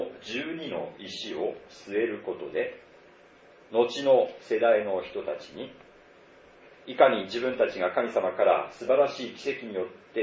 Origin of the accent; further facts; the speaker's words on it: Tohoku, Japan; 私は東北の田舎で育ちました